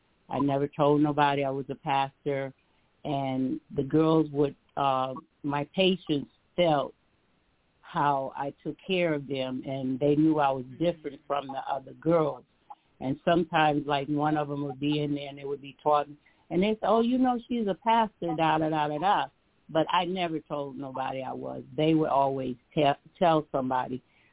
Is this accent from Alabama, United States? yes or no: yes; Alabama, United States; I'm from Alabama, and he would always, even if he was sitting on the porch or whatever, he'd just wait.